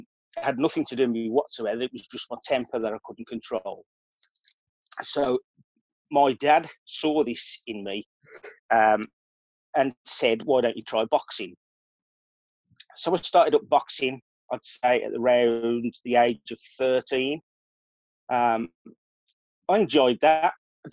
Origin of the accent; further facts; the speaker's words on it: Birmingham, West Midlands, United Kingdom; accent: UK; Well, first of all, let me apologise for my accent. It's a very rough accent from the UK. Some of you might actually realise that I'm from a place called Birmingham.